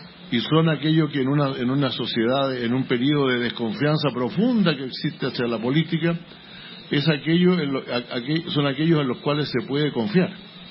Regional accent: Chile; En mi país, cuando yo fui ministro del Interior de Chile

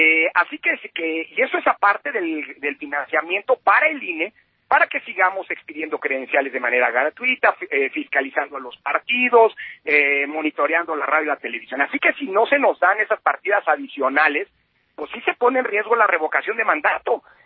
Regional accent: Mexico; elegimos como mexicanas y mexicanos a un presidente para cumplir un mandato de 6 años.

